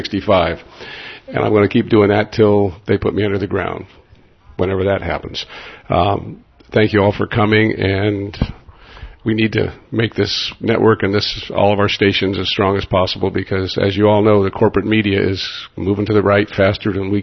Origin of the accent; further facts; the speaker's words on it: California, United States; I'm from the Bay Area, and I'm the chair of the local station board at KPFA.